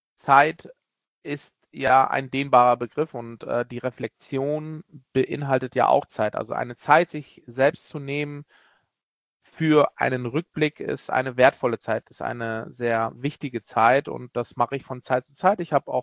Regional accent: Düsseldorf, North Rhine-Westphalia, Germany; born there; now in Hamburg, Germany; 44 Jahre alt, gebürtig aus Düsseldorf, Karst, wo ich bis vor ein paar Tagen auch noch war. Jetzt wieder zurück, heute gefahren nach Hamburg, lebe seit 17 Jahren in Hamburg.

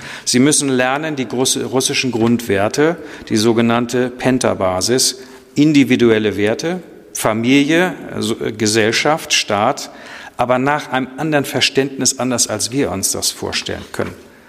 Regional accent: Northern Germany, Germany; Ich bin Norddeutscher.

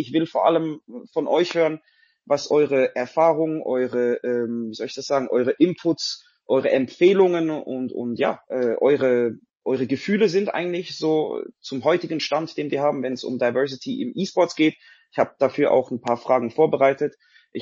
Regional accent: Switzerland; Ich komme auch aus der Schweiz.

